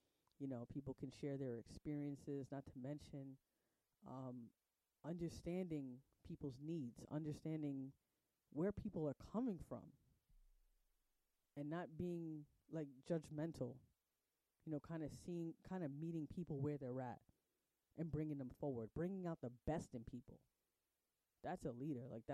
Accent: New York, United States; I am a fan of the Giants. I am from New York, so it kind of makes sense, right?

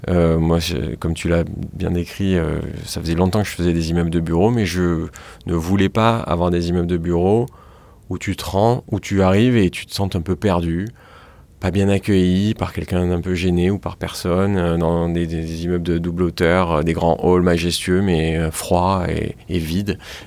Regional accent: Marseille, Provence-Alpes-Côte d'Azur, France; J'ai dit non, mais attendez, on est Marseillais, mais on bosse.

